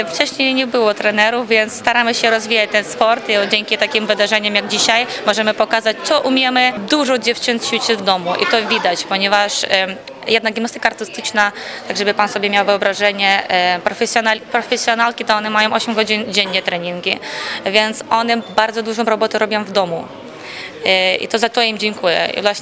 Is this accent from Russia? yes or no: no; Ukraine; now in Poland; jestem trenerką pochodzącą z Ukrainy.